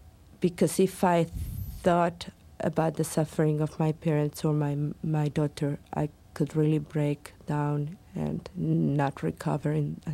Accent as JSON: {"language": "English", "town": "Bahia Blanca", "region": "Buenos Aires Province", "country": "Argentina", "tie": "born or raised there", "said": "the headquarters of the army in my hometown of Bahia Blanca, the city in the south of Argentina."}